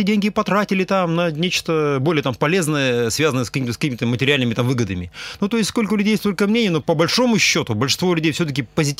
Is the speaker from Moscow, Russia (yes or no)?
no; Gainy, Perm Krai, Russia; в свои родные Гайны. Я же парень из Гайнского района